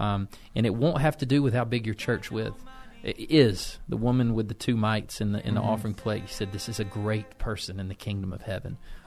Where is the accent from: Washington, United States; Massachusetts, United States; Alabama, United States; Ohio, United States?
Alabama, United States; If you grew up in Alabama, man, there's no way around it. You got some redneck in you.